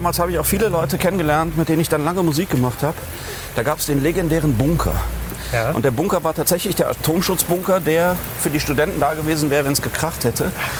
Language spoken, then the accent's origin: German; North Rhine-Westphalia, Germany; Nein, ich komme ja aus dem Bergischen Land und der Kölner Karneval reicht bis dahin.